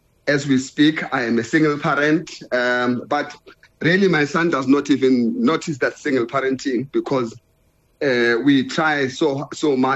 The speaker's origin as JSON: {"language": "English", "town": "Johannesburg", "region": "Gauteng", "country": "South Africa", "tie": "born or raised there", "also_born_or_lived": "England", "said": "As you rightly said … I'm born and bred in Johannesburg. Spent some time in England."}